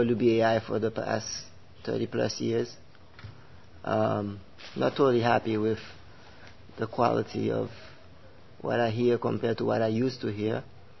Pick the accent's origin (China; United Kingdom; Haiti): Haiti; now in New York, United States; I am originally from Haiti.